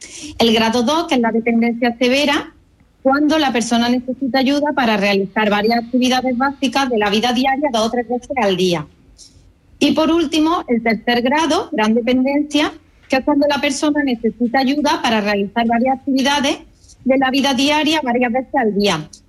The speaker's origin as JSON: {"language": "Spanish", "town": "Córdoba", "region": "Andalusia", "country": "Spain", "lives_now": "Málaga, Spain", "said": "Sí, soy cordobesa, aunque resido en Málaga."}